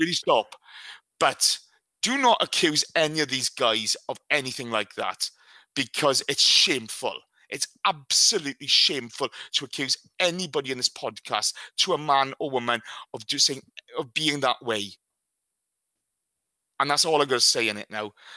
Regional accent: Wales, United Kingdom; Yeah, I'm a middle-aged white guy. Yeah, I'm Welsh.

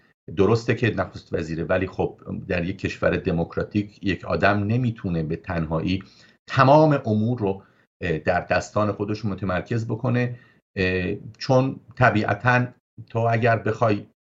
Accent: Iran; now in Israel; من این رو به عنوان یک ایرانی اسرائیلی که هم ایران برام عزیزه و هم اسرائیل برام عزیز هست اینو میگم.

